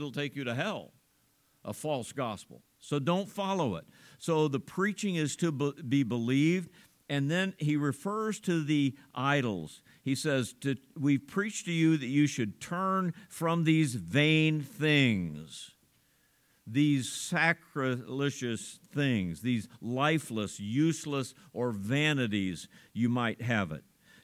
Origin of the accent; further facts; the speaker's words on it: Oxford, Ohio, United States; this is back in my hometown of Oxford, Ohio, small town, little bitty grocery store on the corner type of thing.